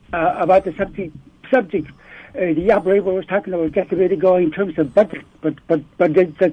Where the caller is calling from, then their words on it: Eek, Alaska, United States; I'm calling from Eek, Alaska.